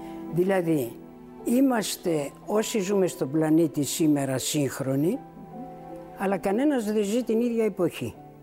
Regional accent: Vyronas, Attica, Greece; Γεννήθηκα στο Βύρονα και κάθομαι και πάντα στο Βύρονα.

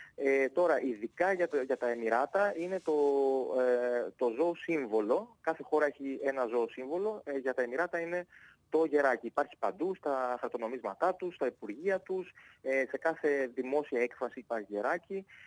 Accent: Thessaloniki, Central Macedonia, Greece; Είμαι και εγώ ιδιαίτερα χαρούμενος και συγκινημένος που έρχομαι ως Θεσσαλονικιός

